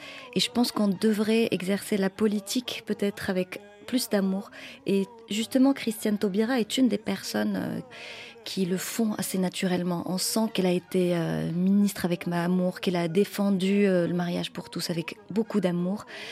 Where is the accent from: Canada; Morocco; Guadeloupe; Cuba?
Morocco; moved away as an adult; now in Paris, France; j'ai grandi avec le français. Et le français est dans mes fondations, même si je suis née au Maroc. J'y ai grandi, j'ai fait mes études supérieures là-bas. Je suis arrivée en France adulte. Ça fait une dizaine d'années que je vis à Paris.